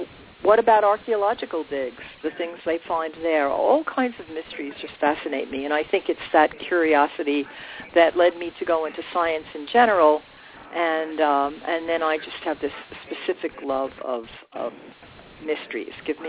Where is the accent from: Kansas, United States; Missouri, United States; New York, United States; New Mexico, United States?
New York, United States; New York City; I was born in New York City, in Queens, which is on Long Island. Long Island is that little island that kind of sticks out from New York into the ocean. I've never left Long Island.